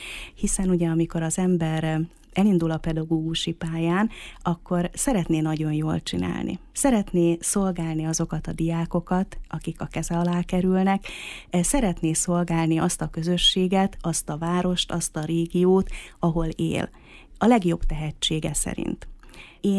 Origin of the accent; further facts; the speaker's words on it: Mezőkövesd, Borsod-Abaúj-Zemplén, Hungary; also born or lived in Miskolc; Miskolci születésű vagyok, bár Mezőkövesden nőttem föl. Igazából 18 éves koromtól ebben a városban élek.